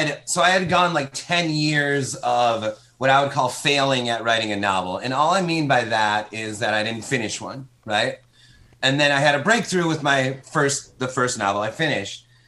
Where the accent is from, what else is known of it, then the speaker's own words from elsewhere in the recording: Michigan, United States; So I live in Michigan. I grew up in Michigan.